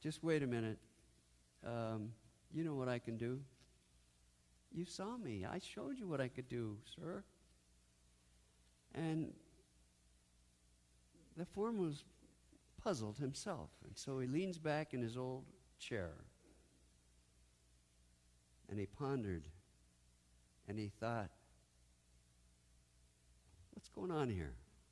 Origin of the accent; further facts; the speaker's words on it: Port Angeles, Washington, United States; I grew up in the Olympic Peninsula, up in Port Angeles, Washington, way up there. It was big timber country.